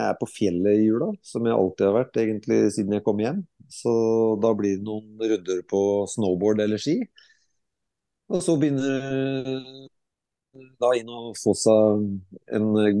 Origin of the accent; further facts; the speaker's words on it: Skottfoss, Telemark, Norway; also born or lived in Skien; vi flytta hjem til Skien. Skottfoss er jo selvfølgelig hjemstedet mitt, så det er veldig flott plass.